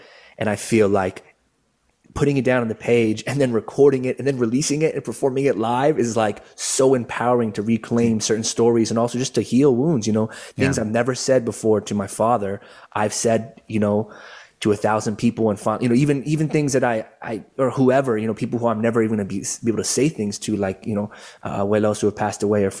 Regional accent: Irvine, California, United States; also born or lived in Orange County / East Coast / Los Angeles; Then they moved to California and I was born in Orange County. I grew up mostly in Irvine. And then moved to the East Coast for about 8 years and then have moved back to Southern California

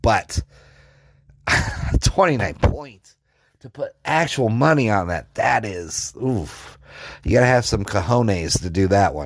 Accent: Colorado, United States; I grew up in Colorado, so growing up in Colorado, you get your teeth kicked in by Nebraska pretty much my whole life.

